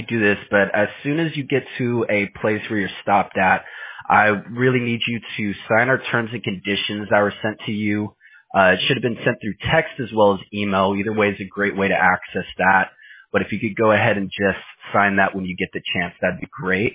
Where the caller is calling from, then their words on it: Houston, Texas, United States; I'm actually calling you from Houston, Texas.